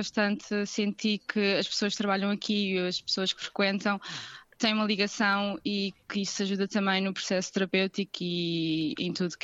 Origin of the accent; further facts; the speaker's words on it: Ukraine; Portuguese is a second language; Não sou portuguesa, sou ucraniana, mas considero-me uma portuguesa já.